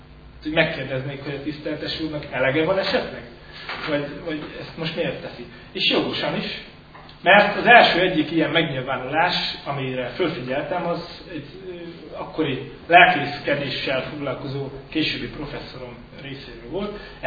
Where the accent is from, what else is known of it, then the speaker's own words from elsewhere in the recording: Martonvásár, Fejér, Hungary; Aztán rájöttem, hogy én Martonvásárhoz származom, ami nem falu, csak élőhely.